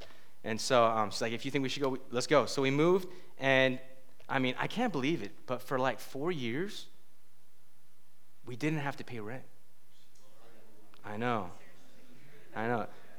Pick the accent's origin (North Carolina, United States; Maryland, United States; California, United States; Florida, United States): California, United States; San Francisco; now in Oakland, United States; I grew up in San Francisco, then moved out to the East Bay.